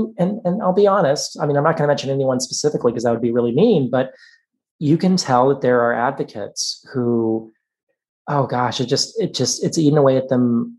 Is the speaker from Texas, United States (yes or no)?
yes; Texas, United States; moved away as an adult; now in Washington, United States; I grew up in Central Texas in trailer parks, mm-hmm. and I always thought cherries were just like the maraschino. And so imagine my surprise when I grew up and I moved to DC.